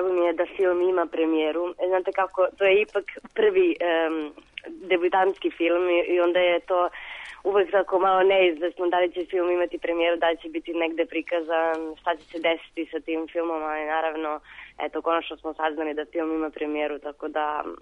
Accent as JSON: {"language": "Serbian", "town": "Kladovo", "region": "Bor District", "country": "Serbia", "tie": "born or raised there", "also_born_or_lived": "Belgrade", "moved": "as an adult", "lives_now": "Romania", "said": "ja sam rođena u Kladovu. Tako sam živjela 19 godina. Posle toga sam živjela u Beogradu, studirala pravni jedno 3,5 godine."}